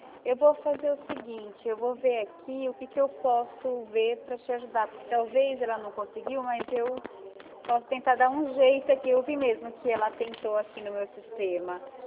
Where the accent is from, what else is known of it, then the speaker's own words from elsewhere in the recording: Rio Claro, São Paulo, Brazil; sou daqui de Rio Claro, interior de São Paulo